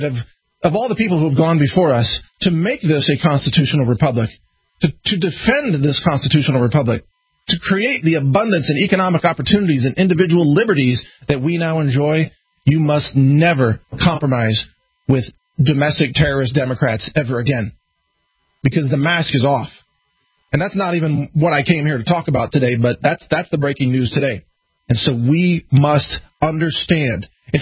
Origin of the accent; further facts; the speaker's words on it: Texas, United States; I'm just a citizen, I'm just a Texan, I'm just a business owner and a patriot.